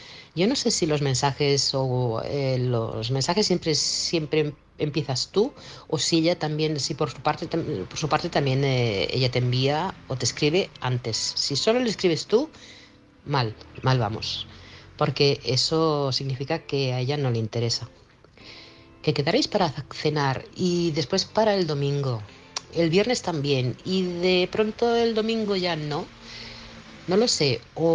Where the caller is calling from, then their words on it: Manresa, Catalonia, Spain; de Manresa, Barcelona.